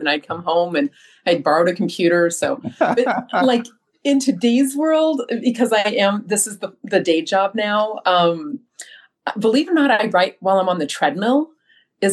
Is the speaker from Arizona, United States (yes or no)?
yes; Arizona, United States; So I grew up in Arizona and they have no daylight savings time.